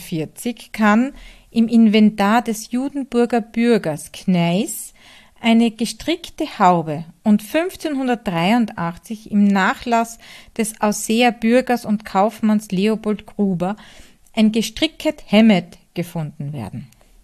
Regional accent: Hardt, Styria, Austria; von Die Handwerkstätte, diesmal wieder aus meiner Heimat in Hardt bei Graz in der grünen Steiermark.

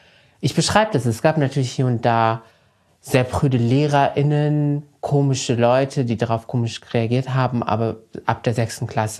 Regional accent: Morocco; weil ich bin ja in Marokko zur Schule gegangen.

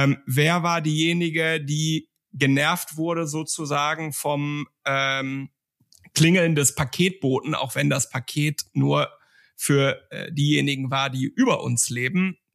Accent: North Rhine-Westphalia, Germany; also born or lived in Switzerland; auch wenn ich lange in der Schweiz gelebt habe, komme ich ja aus dem Westen Deutschlands oder aus dem Ruhrgebiet, da sind die Leute für große Direktheit bekannt.

